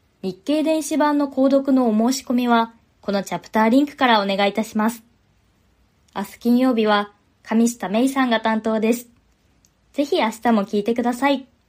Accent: Hokkaido, Japan; 私は北海道出身なので、車や飛行機は人々の生活必需品だと思っています。

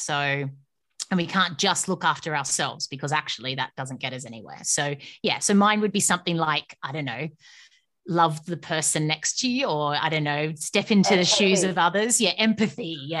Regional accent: Australia; I don't live in Australia any moment, but I come from Australia.

